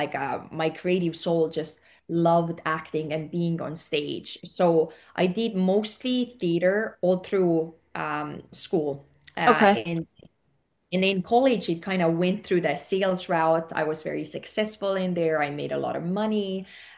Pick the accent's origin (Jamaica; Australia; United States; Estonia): Estonia; English is a second language; moved away; originally I'm from Estonia and I'm actually from a very similar place like you are actually describing right now. Like I grew up in a very small, like it was a village, like our town nearby had one street light.